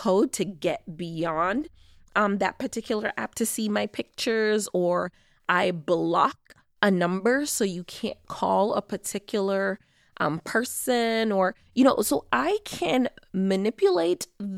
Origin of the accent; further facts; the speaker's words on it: Jamaica; the only vaccine currently available in my home country of Jamaica